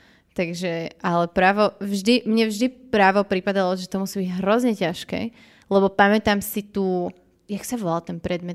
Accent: Bratislava, Bratislava Region, Slovakia; Lebo ja som Bratislavčanka, ale ja som Devínsko-Novovešťanka. Čiže niektorí ľudia by povedali, že vlastne to nie je ani Bratislava.

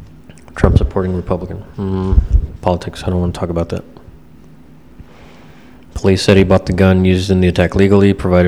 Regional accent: United States; born there; I'm born in the United States. I'm an American, but I feel like I'm Mexican too. Soy bilingüe, I'm bilingual.

